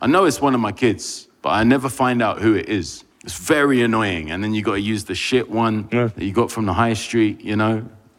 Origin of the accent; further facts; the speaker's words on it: United Kingdom; And then because we're British, we don't like confrontation.